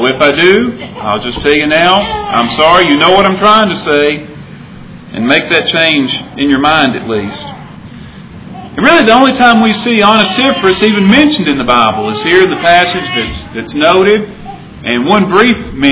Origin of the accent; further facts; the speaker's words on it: Columbia, United States; Being born and raised in Columbia, I've known of the Smalleys when they lived in town.